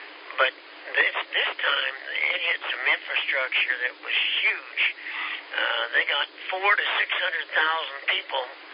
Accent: Kansas, United States; I was from Kansas.

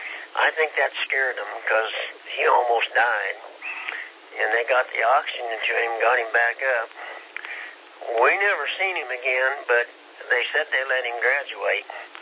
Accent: Kansas, United States; I was from Kansas. I didn't like swimming where something could eat you.

